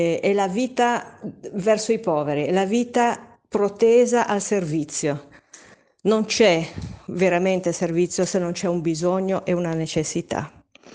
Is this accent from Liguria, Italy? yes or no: yes; Genoa, Liguria, Italy; io sono di Genova.